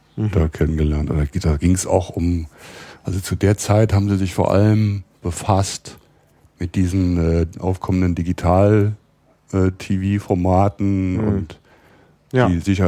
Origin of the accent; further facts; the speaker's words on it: Koblenz, Rhineland-Palatinate, Germany; born there; also born or lived in Cologne; now in Berlin, Germany; Also ich bin geboren im Rheinland in der Nähe von Koblenz, habe da zunächst in Köln angefangen, Biologie zu studieren, bin dann nach Berlin umgezogen